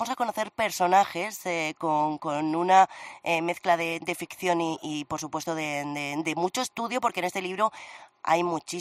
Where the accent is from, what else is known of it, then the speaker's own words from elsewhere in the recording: Cartagena, Region of Murcia, Spain; En mi tierra, en Cartagena, tenemos un montón de actividades que nos recuerdan continuamente nuestro pasado romano